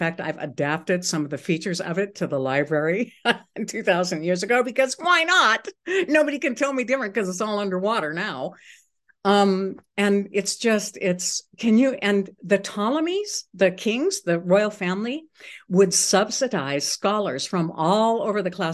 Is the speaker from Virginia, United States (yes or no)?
no; Seldovia, Alaska, United States; My hometown of Saldovia, which is right across the bay from me here, had a one room public library that was built up by the postmistress of the town.